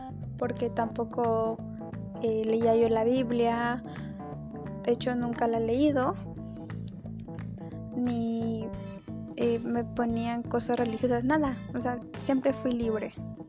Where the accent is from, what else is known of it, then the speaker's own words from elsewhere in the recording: Mexico; Yo me crecí en una familia católica, yo soy de México